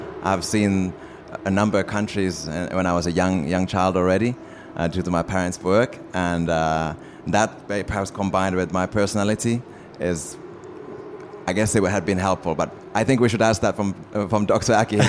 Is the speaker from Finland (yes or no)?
yes; Finland; I come from Finland